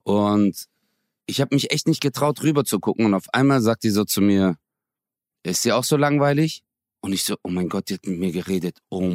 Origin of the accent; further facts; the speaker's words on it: Çarşamba, Samsun, Turkey; Ich so, woher kommst du aus der Türkei? Die so, ich komme aus Samsun. Ich so, hey, ich auch. Ich so, wo genau? Die so, Çarşamba. Ich so, hey, ich auch.